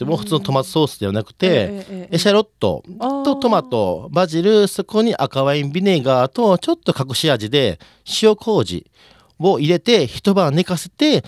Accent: Osaka, Japan; now in Australia; やっぱり大阪出身なんでお好み焼き食べたいなってめっちゃ思う時ありますけどね。

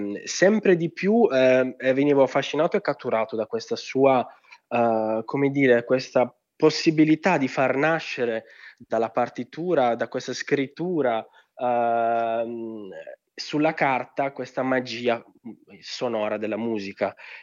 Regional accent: Sardinia, Italy; per le vie del mio paese, che è un paese abbastanza piccolo in provincia di Sassari

